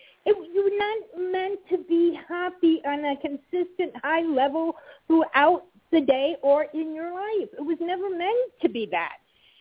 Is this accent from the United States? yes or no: yes; East Coast, United States; because I'm from the East Coast also